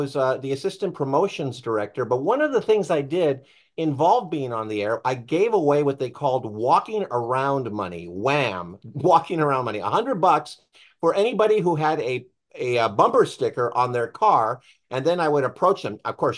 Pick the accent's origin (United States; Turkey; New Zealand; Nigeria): United States; California; I grew up in the San Fernando Valley, went to Van Nuys High School, also graduated at UCLA